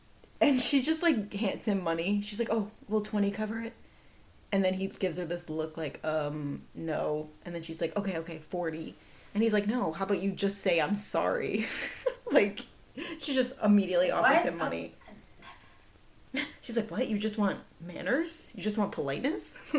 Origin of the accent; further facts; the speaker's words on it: Midwest, United States; I don't do accents, obviously. I'm from the Midwest, okay?